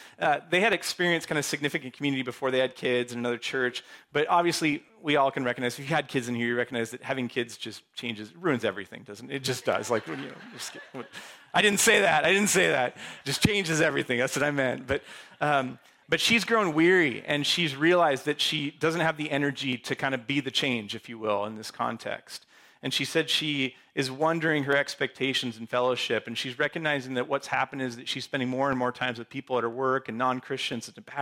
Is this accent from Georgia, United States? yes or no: no; Seattle, Washington, United States; born there; I was born in Seattle. I know what this place is like.